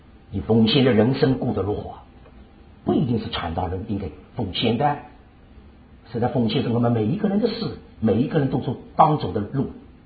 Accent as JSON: {"language": "Chinese", "region": "Shanghai", "country": "China", "said": "那我们上海人，他们吃茶有茶杯。"}